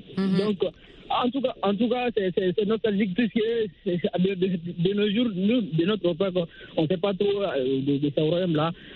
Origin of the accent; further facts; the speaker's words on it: Mali; moi, je suis malien